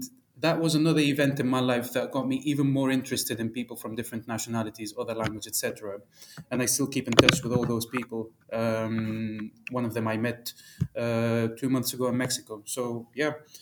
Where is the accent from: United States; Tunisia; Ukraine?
Tunisia; born there; English is a second language; I was born in Tunisia, so I didn't have the same exposure to people from other nationalities because, you know, Tunisia doesn't have a lot of metropolitan cities like London, Paris, etc.